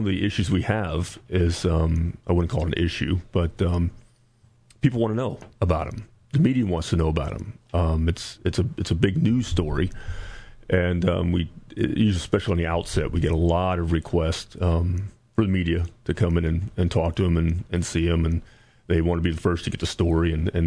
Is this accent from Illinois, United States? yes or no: yes; Illinois, United States; It's, you know, I'm from Illinois, like I said